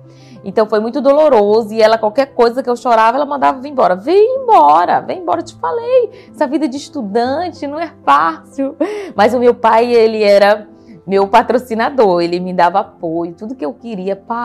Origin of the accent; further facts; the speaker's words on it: Brasil Novo, Pará, Brazil; E sou de Brasil Novo, sou casada, tenho dois filhos